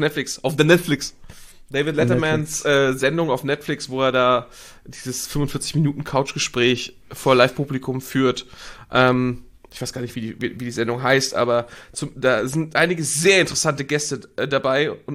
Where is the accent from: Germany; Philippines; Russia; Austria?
Austria; Mondsee, Upper Austria; Ich komme vom Mondsee.